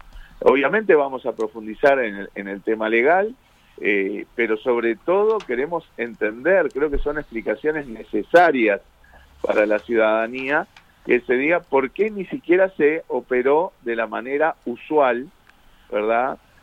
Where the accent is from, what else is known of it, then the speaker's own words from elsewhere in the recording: Uruguay; desde nuestra perspectiva como oposición, pero también como ciudadanos uruguayos